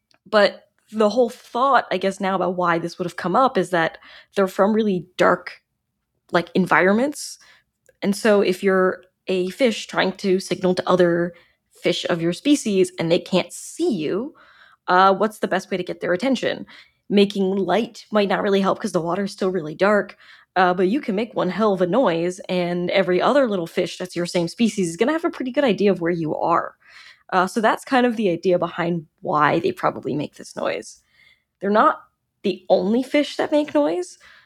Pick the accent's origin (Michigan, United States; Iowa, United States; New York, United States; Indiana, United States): New York, United States; For me, as a New Yorker, I guess I'll be screeching if the subway's late.